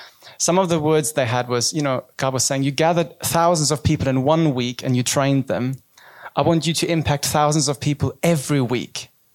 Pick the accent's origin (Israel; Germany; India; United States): Germany; moved away; But yeah, I'm from Germany, but it's still down the road compared to, I mean, anyways, but I feel very settled here now though